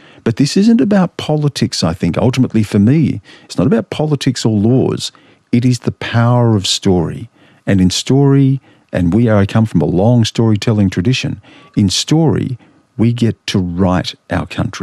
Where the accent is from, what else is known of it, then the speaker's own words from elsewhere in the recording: Australia; When I talk about being an Australian, it's an Australia that I enter through the eyes of my Wiradjuri and Gummeroi and Dharawal ancestors and my Irish ancestry.